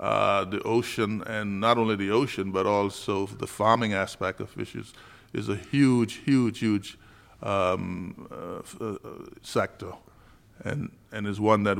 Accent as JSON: {"language": "English", "region": "North Caicos", "country": "Turks & Caicos Islands", "tie": "born or raised there", "said": "Well, I grew up, I knew a little bit, because I grew up in North Caicos."}